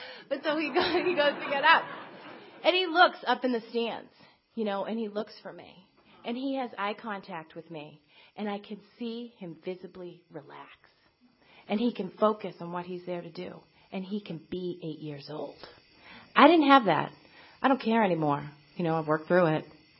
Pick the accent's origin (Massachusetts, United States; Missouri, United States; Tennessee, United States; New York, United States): Massachusetts, United States; Winchester; So we came back home to Massachusetts to get married. He was from Billerica. I'm from Winchester.